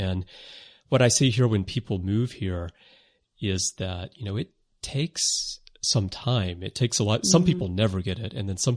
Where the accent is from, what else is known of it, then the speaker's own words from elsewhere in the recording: the South, United States; accent: Southern; And so I've always been impressed, because I am a Southerner, although I don't so much sound like one these days because I've been away for a long time and accents shift because of your surroundings.